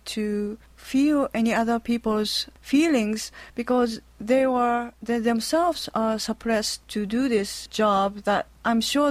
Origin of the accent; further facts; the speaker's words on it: Japan; English is a second language; now in United States; I grew up in Japan, listening to Voice of America